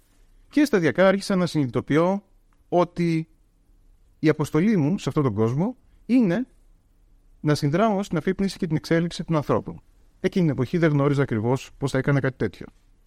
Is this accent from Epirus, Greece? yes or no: no; Veria, Central Macedonia, Greece; born there; Καταρχάς γεννήθηκα στη Βέρεια Ημαθίας.